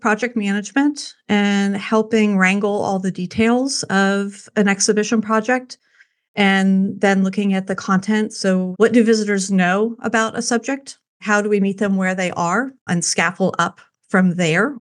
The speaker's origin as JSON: {"language": "English", "town": "Cincinnati", "region": "Ohio", "country": "United States", "tie": "born or raised there", "said": "Well, I grew up in Cincinnati, Ohio."}